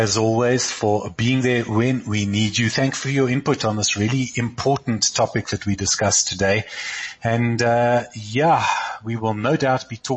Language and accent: English; South Africa; I think in that way as a South African Jewish community, we're really quite special, because that consensus to a very large extent does hold in a South African context.